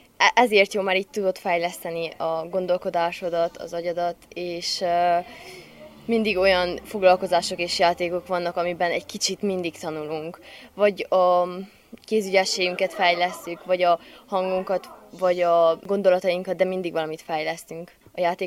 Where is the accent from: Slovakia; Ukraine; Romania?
Romania; Sfântu Gheorghe, Covasna; Sepsiszentgyörgyről.